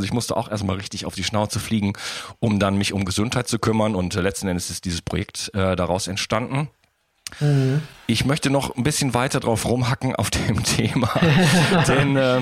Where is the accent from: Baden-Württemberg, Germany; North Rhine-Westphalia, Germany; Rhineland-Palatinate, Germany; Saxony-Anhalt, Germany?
North Rhine-Westphalia, Germany; Wuppertal; wenn ich zum Beispiel nach Wuppertal fahre. Jetzt nichts gegen Wuppertal, meine alte Heimatstadt.